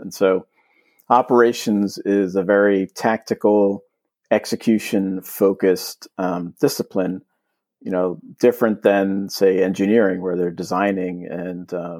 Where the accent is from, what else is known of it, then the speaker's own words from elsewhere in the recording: New York, United States; I am from New York. I've lived in New York most of my life. I grew up near New York City. I went to college in Albany and have just been here ever since.